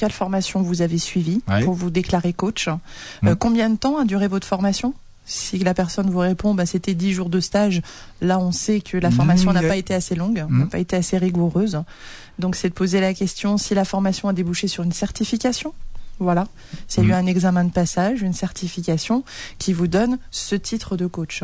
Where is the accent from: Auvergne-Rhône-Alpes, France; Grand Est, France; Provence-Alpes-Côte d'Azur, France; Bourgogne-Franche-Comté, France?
Grand Est, France; Dans notre région, en Alsace.